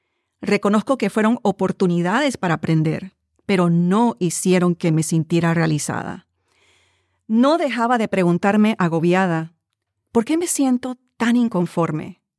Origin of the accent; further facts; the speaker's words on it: Panama; Eso me asombró porque ya habían pasado 30 años desde que en mi país, Panamá, yo había sido una figura de la televisión.